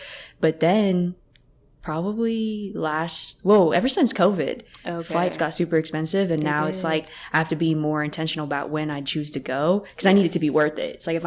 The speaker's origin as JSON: {"language": "English", "region": "Washington", "country": "United States", "said": "So as you know, I'm from Washington."}